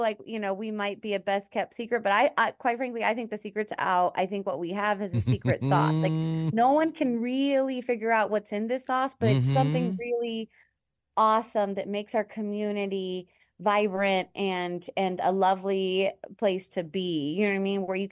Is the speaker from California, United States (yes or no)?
no; San Antonio, Texas, United States; also born or lived in Washington, D.C.; I'm actually from San Antonio, but moved around a bit for school and work and was living in Washington, D.C. when I had the opportunity to come back to Texas and transfer with my job.